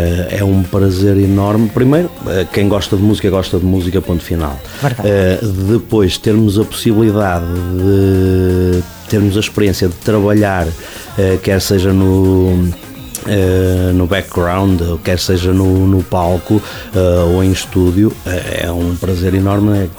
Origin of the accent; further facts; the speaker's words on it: Guimarães, Braga, Portugal; eu sou natural de Guimarães